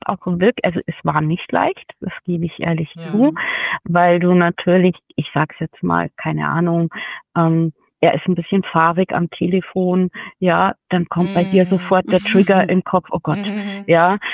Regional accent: Landshut, Bavaria, Germany; Also wir sind eigentlich aus Landshut.

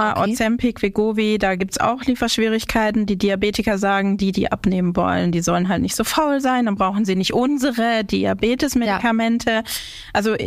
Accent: Southern Germany, Germany; wir kommen ja aus dem Süden von Deutschland

